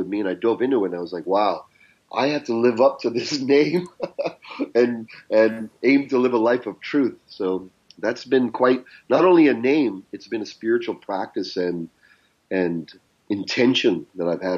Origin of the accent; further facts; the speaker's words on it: Canada; accent: Canadian; I'm of Indian descent, although my accent is Canadian because I'm raised in Canada, but I have deep Indian roots